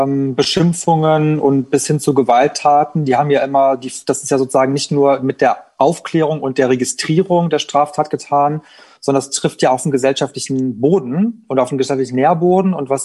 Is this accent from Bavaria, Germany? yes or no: no; Cologne, North Rhine-Westphalia, Germany; Köln, wo ich herkomme.